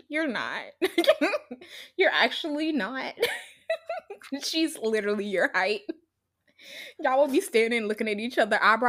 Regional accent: the South, United States; But we're from the South, and, you know, Black Americans, we don't say Four.

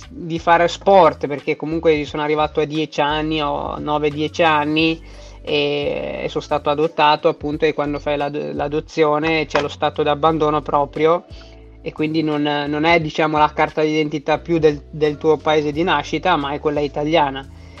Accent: Ethiopia; now in Italy; io sono originario etiope, no. Cioè, io per quanto amo l'Etiope, perché comunque è un paese, mio paese di origine, cioè, ho comunque piccoli legami, ce li ho ancora là

